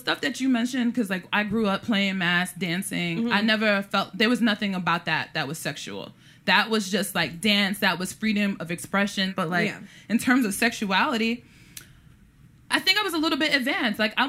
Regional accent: Brooklyn, New York, United States; You know, I live in Brooklyn. I'm from Brooklyn.

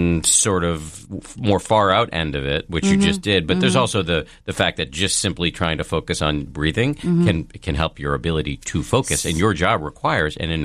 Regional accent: Massachusetts, United States; Because I grew up in Massachusetts.

